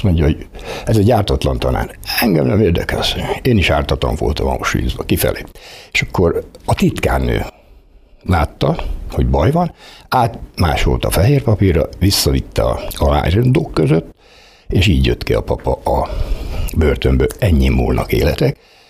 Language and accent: Hungarian; Kiskunhalas, Bács-Kiskun, Hungary; Kiskunhalason születtem, hát mindjárt honfoglalás után 1952-ben. Minden itt történt velem, ami iskola, középiskoláig